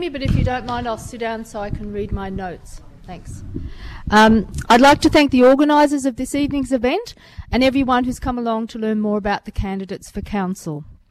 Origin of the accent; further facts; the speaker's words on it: Sydney, New South Wales, Australia; born there; now in Queanbeyan, Australia; I was born in Sydney and I came to the capital region to work in Parliament House. I live in Queanbeyan, which has been my home for almost 30 years.